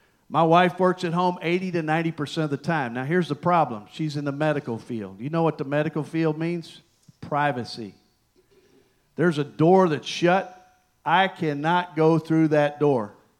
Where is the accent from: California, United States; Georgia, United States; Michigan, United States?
Michigan, United States; I didn't, you know, I grew up in Michigan. I'm thinking snowflakes, you know, kind of cold.